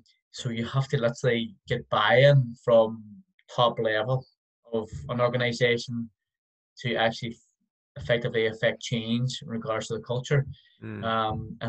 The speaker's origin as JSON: {"language": "English", "town": "Derry", "region": "Northern Ireland", "country": "United Kingdom", "said": "So if you go to New York and you hear, you're like, where are you from? Oh, I'm from Derry."}